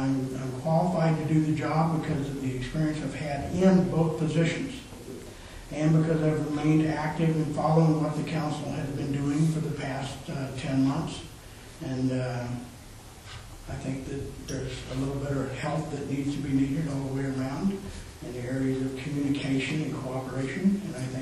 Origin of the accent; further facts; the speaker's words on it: Florida, United States; also born or lived in Arizona; I grew up in Florida, I lived in Arizona, I've been to Scotland, been to South America, places like that, you know.